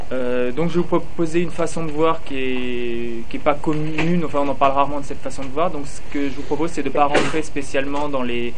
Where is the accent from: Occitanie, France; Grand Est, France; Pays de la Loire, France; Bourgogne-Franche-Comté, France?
Grand Est, France; Strasbourg; Voilà, donc moi je viens de Strasbourg